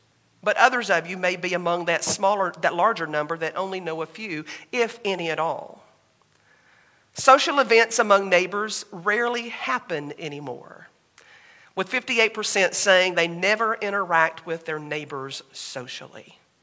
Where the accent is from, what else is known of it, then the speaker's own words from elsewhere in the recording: Pinson, Alabama, United States; That's the neighborhood that I grew up in just outside of Birmingham, Alabama, in a little town now incorporated.